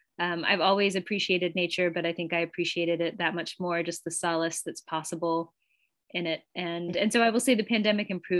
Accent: the South, United States; moved away as an adult; now in Vermont, United States; I grew up in the South and I lived there for 30 years. And then I moved to Vermont right when I started publishing at about age 29 or 30.

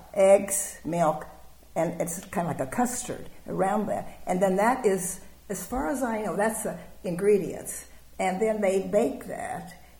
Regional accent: Stanton, Iowa, United States; I'm from Stanton, Iowa.

